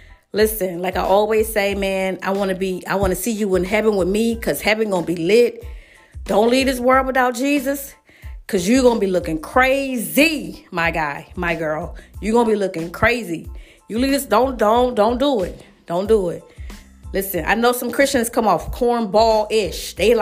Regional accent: the South, United States; I'm from the South. People in the South will make up a song and dance.

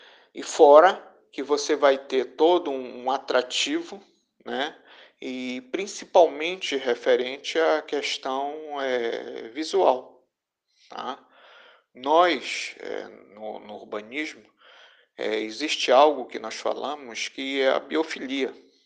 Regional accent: Manaus, Amazonas, Brazil; é necessário que nós, né, como manauaras, né, nós possamos nos reconectar com essa natureza

